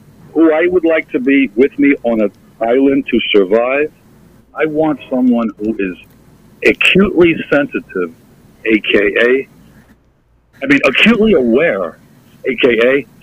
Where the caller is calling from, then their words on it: New York, United States; from Nassau County, New York.